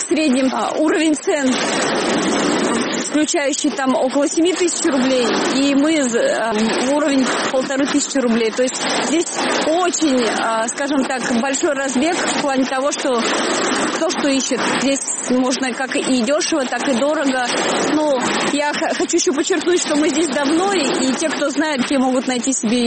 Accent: Moscow, Russia; Я приехала из Москвы, нахожусь здесь второй день.

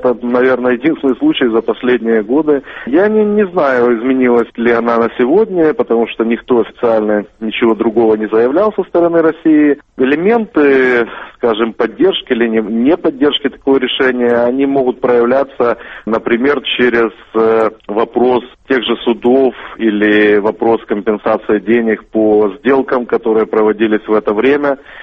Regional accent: Ukraine; Ну, это я, как украинец, я говорю о нашей политике.

